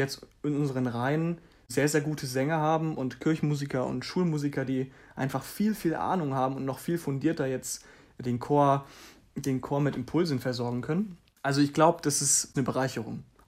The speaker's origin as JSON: {"language": "German", "town": "Schwerin", "region": "Mecklenburg-Vorpommern", "country": "Germany", "moved": "as an adult", "said": "Also wir kommen alle größtenteils aus Schwerin."}